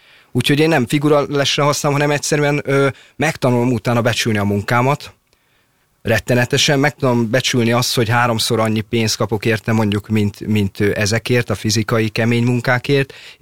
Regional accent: Budapest, Hungary; Újlipótvárosban lakom még a mai napig, és ott is születtem

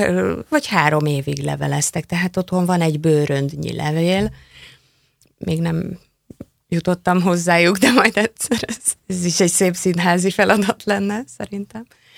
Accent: Budapest, Hungary; born there; így születtem Magyarországon és Budapesten, és mindenféle klimatikus és más viszonyok miatt én azért mégiscsak itthon, Budapesten érzem magam otthon.

